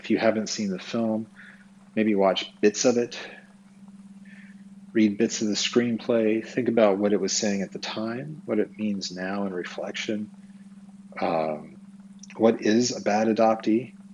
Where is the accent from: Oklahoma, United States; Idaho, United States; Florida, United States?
Idaho, United States; Twin Falls; born there; I was born on April 15th, 1974, in Twin Falls, Idaho, at the Magic Valley Regional Medical Center